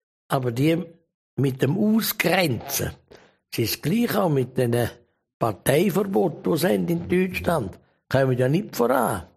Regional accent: Switzerland; Wir sind ja Schweizer.

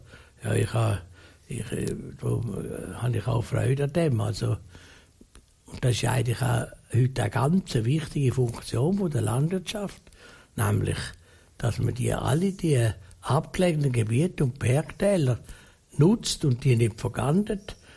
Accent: Vaud, Switzerland; born there; als ich geboren habe im Wattland

